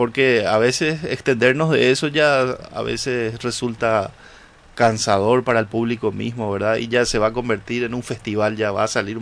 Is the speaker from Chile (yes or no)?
no; Paraguay; Es algo que nos identifica como paraguayos, así como nuestra gastronomía